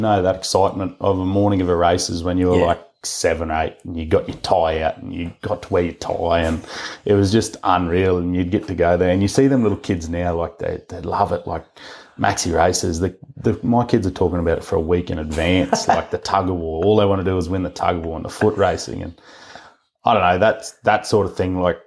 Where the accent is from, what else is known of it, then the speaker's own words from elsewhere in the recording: Bylong, New South Wales, Australia; So I born, went home to one of our Downs blocks, south of Maxi there, and then about a year into my existence, we moved up to Bylong